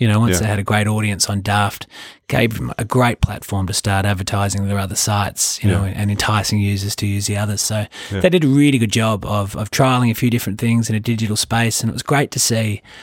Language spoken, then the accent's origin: English; Melbourne, Victoria, Australia; operating in my hometown of Melbourne that made me really think this is something I really want to do.